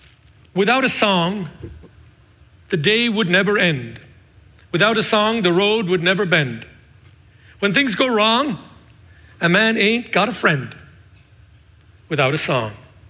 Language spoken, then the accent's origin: English; United States; I'm an American, remember?